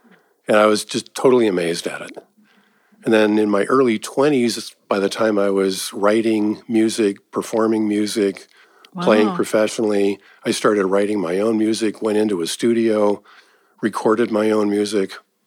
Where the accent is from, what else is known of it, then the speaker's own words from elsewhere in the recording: Arizona, United States; also born or lived in Portland; I was born in Portland, but my family moved to Arizona right after I was born.